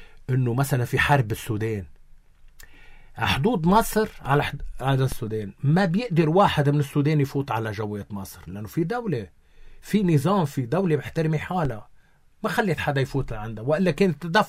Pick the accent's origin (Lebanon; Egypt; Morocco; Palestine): Lebanon; نحن كلبنانيين،